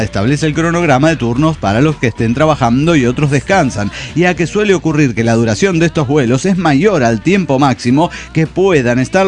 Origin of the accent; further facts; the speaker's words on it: Cochabamba, Bolivia; Hola, ¿cómo están? … de Cochabamba, Bolivia.